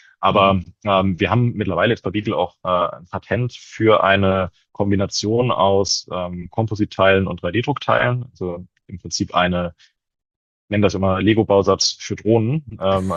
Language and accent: German; Koblenz, Rhineland-Palatinate, Germany; now in Hamburg, Germany; Ich wollte unbedingt nach Hamburg ziehen. Ich komme ursprünglich aus der Ecke Koblenz